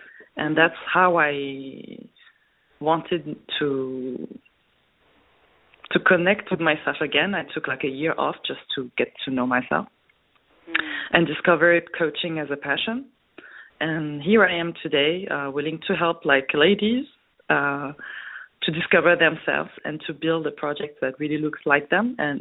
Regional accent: France; English is a second language; I'm from France, as you said.

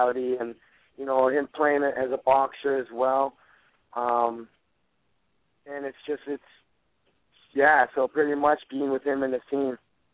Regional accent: Idaho, United States; also born or lived in Mexico / California; now in New Hampshire, United States; Mexico, and I live in New Hampshire, and I grew up in Idaho.

